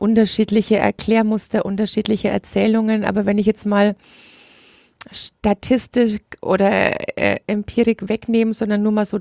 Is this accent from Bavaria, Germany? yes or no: yes; Bamberg, Bavaria, Germany; Ich komme aus der Nachbarschaft sozusagen, aus Bamberg, in Bamberg geboren, in die Schule gegangen, wobei dann nochmal eine Nachbarschaft weiter im Landkreis Haßberge in Unterfranken wohne ich